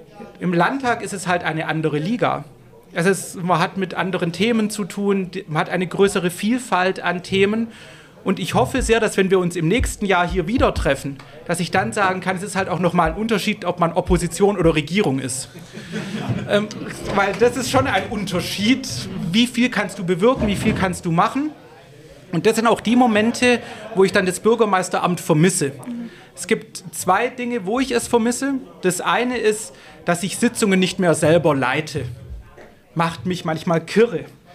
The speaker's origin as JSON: {"language": "German", "town": "Hochdorf", "region": "Baden-Württemberg", "country": "Germany", "tie": "born or raised there", "said": "Und ich bin groß geworden in Hochdorf, hier im Landkreis Essingen. Kleiner Ort, damals 4.500 Einwohner."}